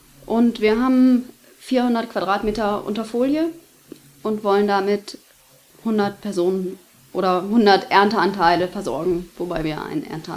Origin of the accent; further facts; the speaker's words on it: Dresden, Saxony, Germany; ich komme aus Dresden